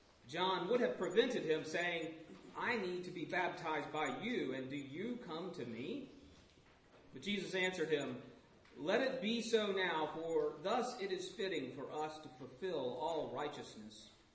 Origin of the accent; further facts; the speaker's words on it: Louisiana, United States; Now, I grew up in Louisiana as a Saints fan from a fairly young age